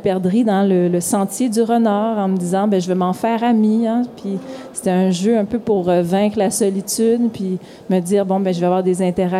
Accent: Montreal, Quebec, Canada; Moi, j'ai grandi à Montréal avec des lampadaires partout

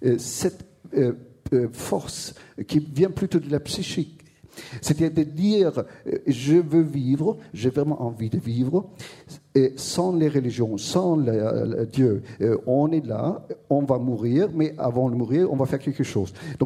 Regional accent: Germany; je suis allemand.

